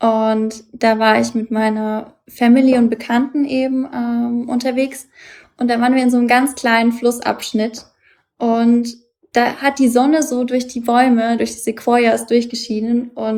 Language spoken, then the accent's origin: German; Bavaria, Germany; Ich komme ja auch aus Bayern. Ich bin ja eigentlich fränkisches Mädchen. Dementsprechend ist es für mich eigentlich wie Heimat.